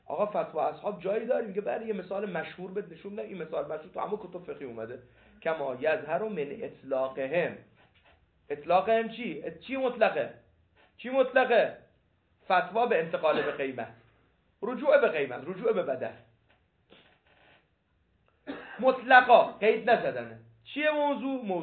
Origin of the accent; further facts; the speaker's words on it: Tehran, Tehran Province, Iran; چون این عبده ما تهرانیم